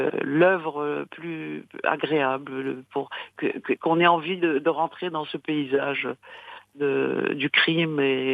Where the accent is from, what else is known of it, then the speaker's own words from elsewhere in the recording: Morocco; C'est pas parce qu'on est marocain qu'on n'a pas eu...